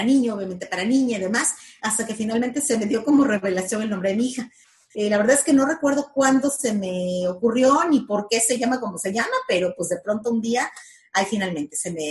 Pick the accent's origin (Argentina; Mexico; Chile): Mexico; Veracruz; yo no vivo en la misma ciudad de donde soy originaria, yo soy veracruzana.